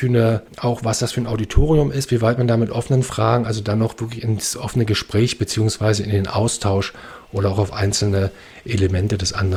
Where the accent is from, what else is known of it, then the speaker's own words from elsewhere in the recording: Berlin, Germany; now in Brandenburg, Germany; Ich bin in Brandenburg geboren, Berlin aufgewachsen, jetzt lebe ich wieder in Brandenburg.